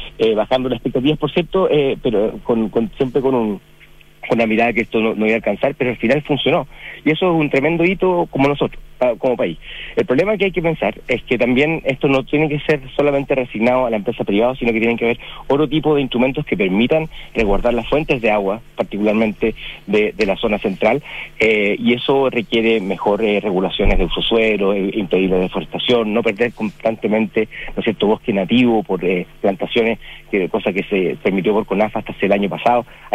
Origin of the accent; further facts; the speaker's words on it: Chile; como buen chileno